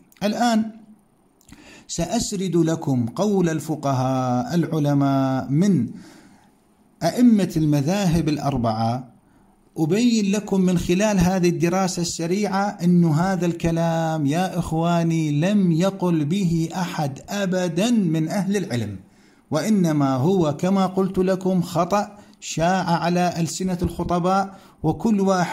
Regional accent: Iraq; الحقيقة عندنا في العراق، أخص بذلك بغداد، أطراف بغداد إلى الموصل

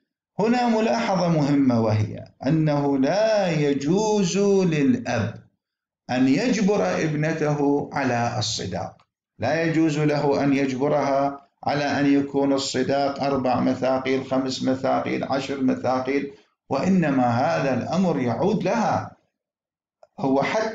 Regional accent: Iraq; فما هي قصة المقدم والمؤخر عندنا في العراق؟

